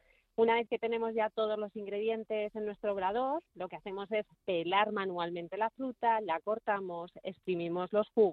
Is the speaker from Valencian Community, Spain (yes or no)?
no; Madrid, Community of Madrid, Spain; Yo no soy tanzanesa, yo soy madrileña.